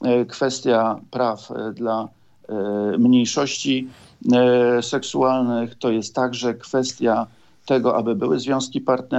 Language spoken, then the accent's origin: Polish; Gdynia, Pomeranian Voivodeship, Poland; I to mówię może nie z przykrością jako gdynianin, bardziej jako zazdrością.